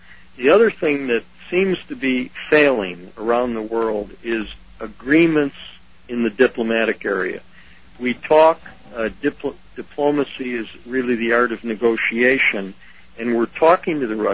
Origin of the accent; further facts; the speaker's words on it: Chicago, Illinois, United States; I mean, I lived through the 60s, and I'm from Chicago.